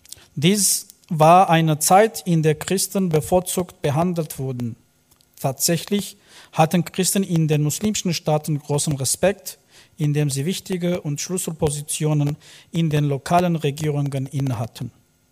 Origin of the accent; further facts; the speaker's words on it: Damascus, Damascus Governorate, Syria; Ich komme aus Damaskus, Syrien